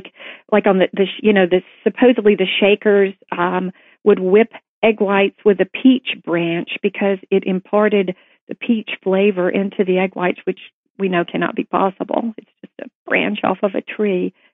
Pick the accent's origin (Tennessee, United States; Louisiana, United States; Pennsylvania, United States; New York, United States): Tennessee, United States; I was not raised on it growing up in Tennessee